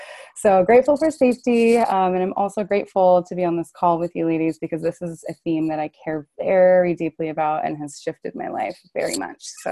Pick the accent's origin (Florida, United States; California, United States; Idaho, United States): Idaho, United States; Sandpoint; I am back in my hometown, Sandpoint, Idaho.